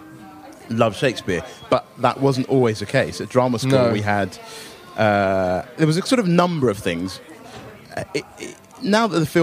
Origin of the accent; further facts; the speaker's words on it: Stevenage, East of England, United Kingdom; also born or lived in London; I was born in London. Then we moved out to Hertfordshire, a town called Stevenage, which is about 27 miles north of London. Then I moved back to study, go to drama school